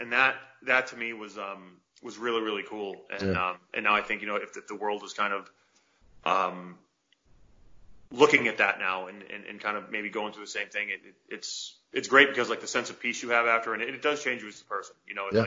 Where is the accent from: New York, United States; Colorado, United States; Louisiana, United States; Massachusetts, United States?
Massachusetts, United States; accent: Massachusetts; Like I've lost my Massachusetts accent since.